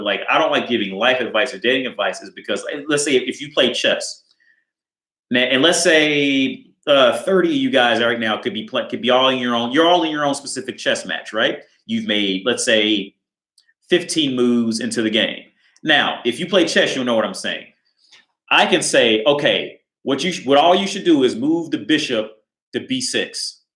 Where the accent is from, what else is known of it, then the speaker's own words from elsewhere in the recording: Ohio, United States; Like now, I'm from Ohio, so we have Skyline Chili, and a key ingredient in that chili is chocolate.